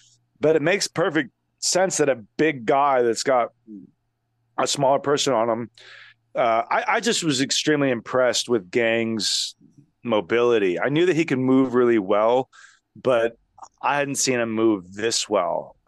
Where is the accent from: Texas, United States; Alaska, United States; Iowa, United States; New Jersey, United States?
Texas, United States; Well, I'm from Texas.